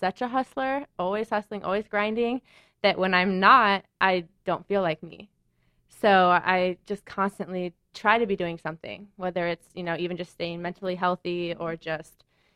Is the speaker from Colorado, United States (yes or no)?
yes; Denver, Colorado, United States; now in Los Angeles, United States; I'm not. I'm from Denver, Colorado.